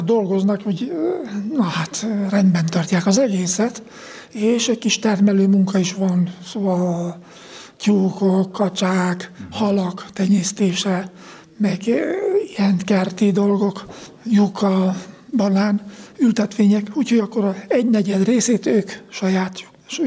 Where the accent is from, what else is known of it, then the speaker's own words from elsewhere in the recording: Hungary; Próbálni minden esetre, annyi, hogy mégis papíron is meglegyen, hogy magyar vagyok, nem?